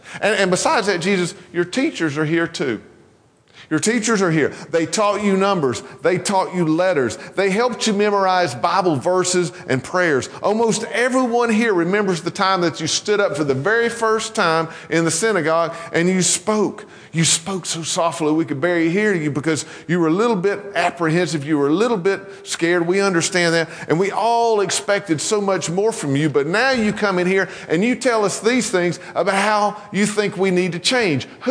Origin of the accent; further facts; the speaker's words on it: East Flat Rock, North Carolina, United States; Although East Flat Rock was not my home church, it was in my hometown.